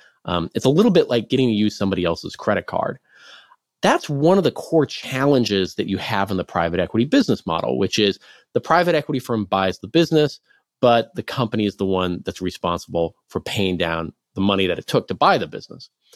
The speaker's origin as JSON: {"language": "English", "region": "Midwest", "country": "United States", "tie": "born or raised there", "said": "So Shopko, as you alluded to, was a fairly beloved regional retailer where I grew up in the Midwest."}